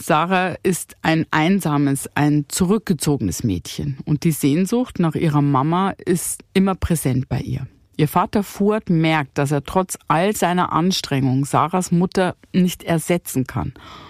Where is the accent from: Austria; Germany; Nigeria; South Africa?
Germany; Cologne, North Rhine-Westphalia; Kann man sich als Kölner nicht vorstellen, nee, dass irgendwo nicht Karneval gefeiert wird.